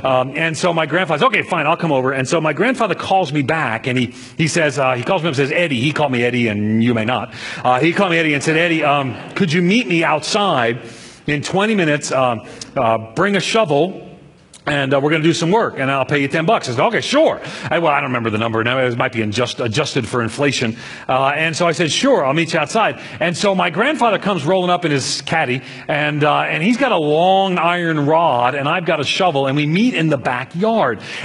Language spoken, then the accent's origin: English; Long Island, New York, United States; I grew up in New York on Long Island. And I don't come from a Christian family.